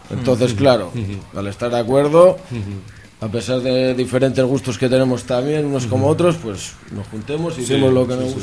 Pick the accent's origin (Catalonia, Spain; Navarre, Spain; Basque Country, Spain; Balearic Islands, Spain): Basque Country, Spain; Durango; yo soy de Durango.